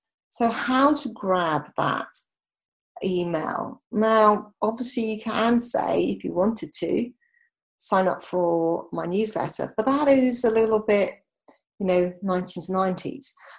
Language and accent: English; United Kingdom; obviously I'm British, you can tell from the accent